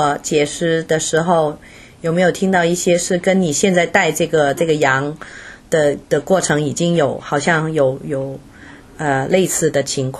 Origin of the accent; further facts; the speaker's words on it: Hong Kong; first language Cantonese; Chinese is a second language; moved away as an adult; also born or lived in United Kingdom; now in United States; 我是香港出生，香港长大的，我自己是北方人，可是因为在香港出生，香港长大，所以那个一般都是讲广东话哈，所以我的国语真的差点